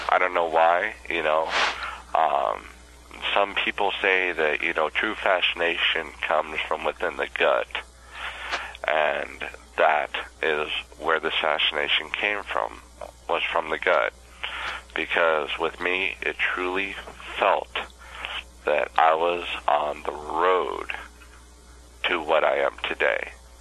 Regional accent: San Diego, California, United States; being the East Coast, because I was from West Coast, San Diego.

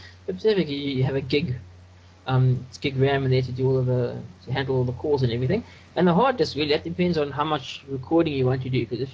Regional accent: South Africa; I'm from South Africa, and I'm an open source developer and solution provider.

